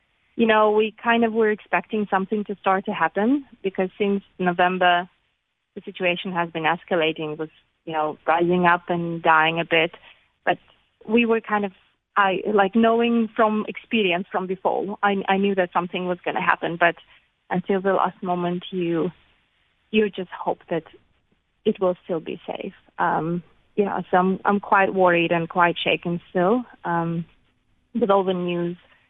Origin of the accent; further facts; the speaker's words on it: Horlivka, Donetsk Oblast, Ukraine; I'm originally from Gorlovka. That's close to Donetsk. So that's the territory that is currently being occupied.